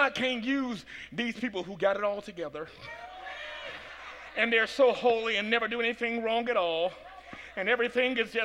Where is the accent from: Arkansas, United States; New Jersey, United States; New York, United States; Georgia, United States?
Georgia, United States; Atlanta; Come to the little city, they calling me country. I'm from Atlanta.